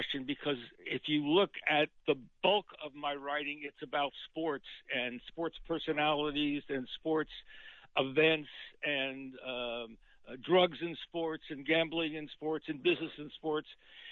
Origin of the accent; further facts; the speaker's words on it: Cincinnati, Ohio, United States; born there; I was born in Cincinnati.